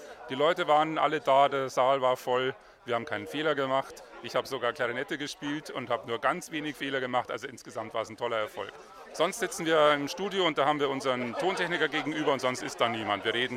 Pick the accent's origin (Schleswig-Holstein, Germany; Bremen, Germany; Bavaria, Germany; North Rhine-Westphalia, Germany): Bavaria, Germany; Munich; ich komme aus München